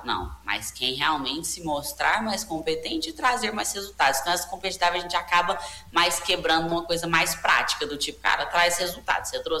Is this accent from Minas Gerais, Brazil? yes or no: yes; Minas Gerais, Brazil; Bem mineira falando aqui, sou mineira, mas só vai e faz.